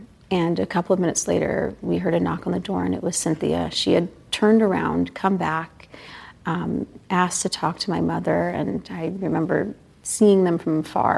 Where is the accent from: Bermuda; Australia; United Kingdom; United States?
United States; San Pedro, California; growing up in San Pedro, California, and being one of six children